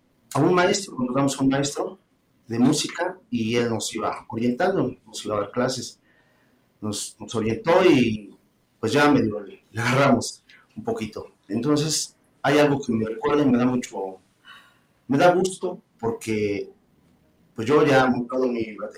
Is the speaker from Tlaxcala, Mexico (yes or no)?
yes; Atzayanca, Tlaxcala, Mexico; yo soy originario de la colonia Santa Cruz Pocitos, municipio de Atzayanca, Tlaxcala. De ahí soy originario.